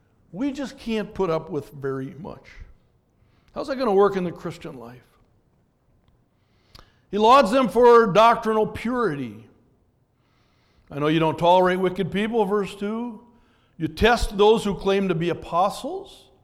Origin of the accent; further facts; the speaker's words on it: Minnesota, United States; We're from Minnesota, so we know what snowflakes are.